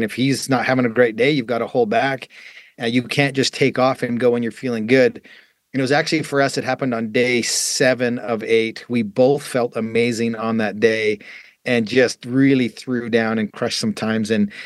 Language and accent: English; Canada; It was like I grew up in Canada